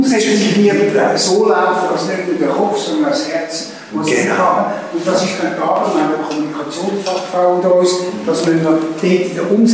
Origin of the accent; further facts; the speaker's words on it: Zurich, Switzerland; sozusagen wie ein Gesundheitsbad als Zürcher